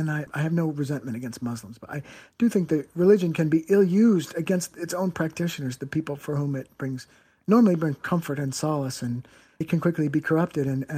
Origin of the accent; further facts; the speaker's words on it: United States; I read that, and I'm like, wait, I'm the American journalist prisoner in Syria